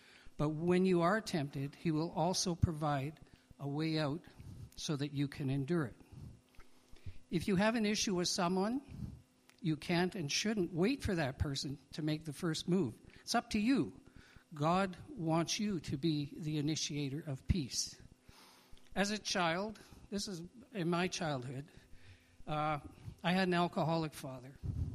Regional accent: Winnipeg, Manitoba, Canada; also born or lived in Calgary; this is in Winnipeg, I grew up in Winnipeg, moved to Calgary

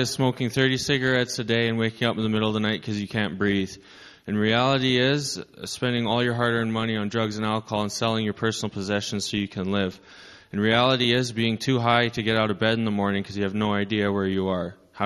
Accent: Rocky Mountain House, Alberta, Canada; also born or lived in Saskatoon, Canada; I'm 24 years old, and I'm from Rocky Mountain House, Alberta.

